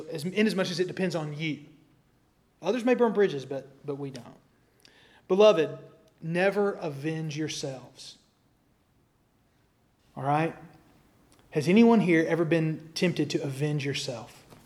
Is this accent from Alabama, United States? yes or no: yes; Alabama, United States; and then I'm from the Scottish Highlands of America, the Appalachian foothills, Sand Mountain, right?